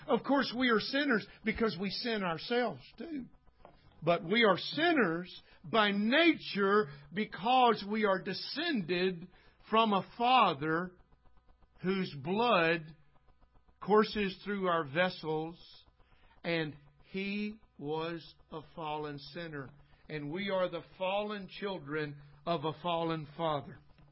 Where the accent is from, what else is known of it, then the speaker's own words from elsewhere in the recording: Alabama, United States; And I said, ma'am, I'm from Alabama.